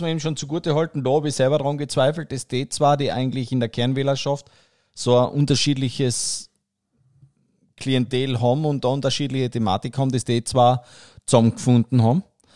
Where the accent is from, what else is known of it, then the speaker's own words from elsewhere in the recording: Tyrol, Austria; Ich bin ein Tiroler.